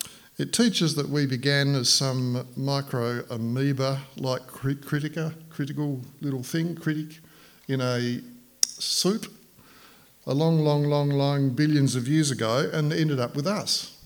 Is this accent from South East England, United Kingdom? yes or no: no; Lindisfarne, North East England, United Kingdom; Well, I know where I grew up in Lindisfarne, we never locked our door.